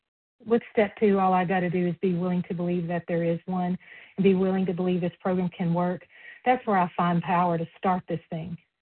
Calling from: Tennessee, United States; Tennessee.

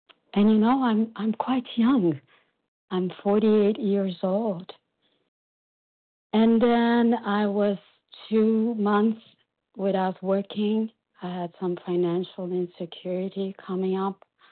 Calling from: Brazil; and I'm calling from Brazil.

